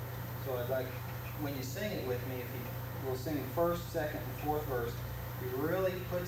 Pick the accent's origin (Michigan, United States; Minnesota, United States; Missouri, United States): Missouri, United States; Carrollton; from Carrollton, Missouri.